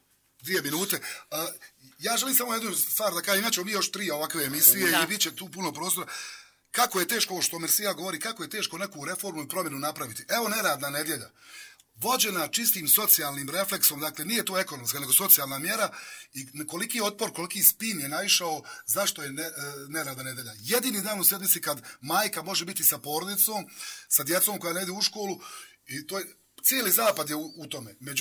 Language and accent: Bosnian; Gračanica, Federation of Bosnia and Herzegovina, Bosnia & Herzegovina; Mi smo ipak svi iz Gračanice i Gračanica je u posebnom fokusu.